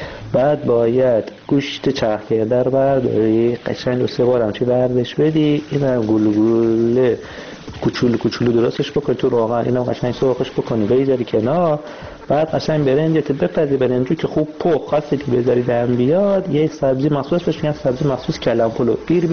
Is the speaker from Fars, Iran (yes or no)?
yes; Shiraz, Fars, Iran; now in Germany; ، بچه شیرازم ولی از آلمان براتون وایس گذاشتم.